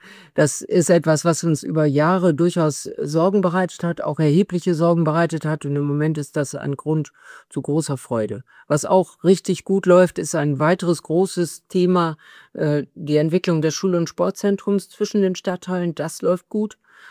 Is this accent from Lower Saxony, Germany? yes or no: yes; Bad Bentheim, Lower Saxony, Germany; Bei uns in Bad Bentheim ist Orientierungspunkt die Burg.